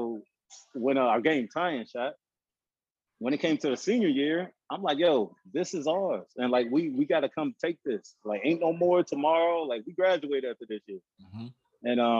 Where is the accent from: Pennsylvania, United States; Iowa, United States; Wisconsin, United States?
Iowa, United States; Waterloo; Here I am coming from Waterloo, who around the state is notorious for being the ghetto.